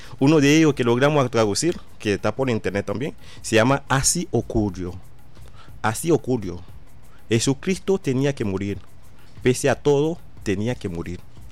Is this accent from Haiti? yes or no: yes; Haiti; Spanish is a second language; en el caso de Haití, nosotros venimos somos descendientes africanos de tribus diferentes